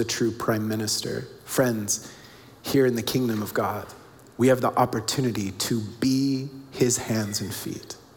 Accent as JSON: {"language": "English", "country": "United States", "tie": "born or raised there", "said": "I grew up in the United States, obviously, and have four grandparents that were all from Oklahoma, and one was from Tennessee."}